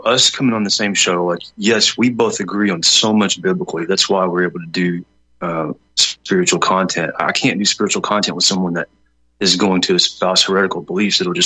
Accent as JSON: {"language": "English", "country": "Ireland", "said": "Even though, as a Irishman who's apparently at the bottom of the evolutionary cult"}